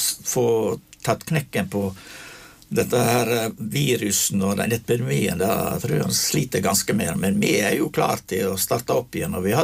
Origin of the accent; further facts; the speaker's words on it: Luster, Vestland, Norway; at jeg kom ifra Luster kommune, inst i Sognefjorden.